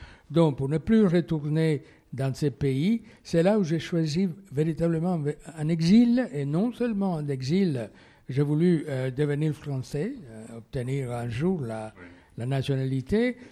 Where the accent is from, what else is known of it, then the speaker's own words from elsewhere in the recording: Cuba; French is a second language; moved away as an adult; also born or lived in Italy; la première fois que j'ai quitté Cuba, c'était pour faire des études pendant 3 ans, en principe, des études de littérature et de théâtre, premièrement à Paris.